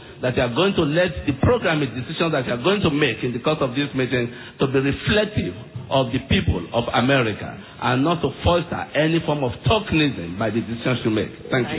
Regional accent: Los Angeles, California, United States; I come from South Central Los Angeles, in a place where people do not even care about Pacifica.

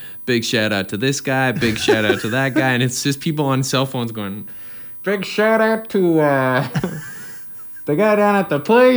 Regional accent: Ontario, Canada; You know, I grew up in Southern Ontario

